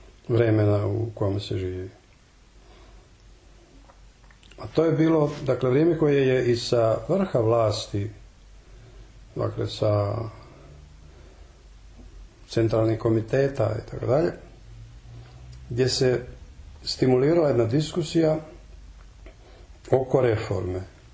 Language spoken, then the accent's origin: Bosnian; Stolac, Federation of Bosnia and Herzegovina, Bosnia & Herzegovina; kad sam bio negdje sasvim mali pionir u osnovnoj školi, iz Toca smo u rano proljeće, u martu, išli na neku ekskurzijicu u Bosnu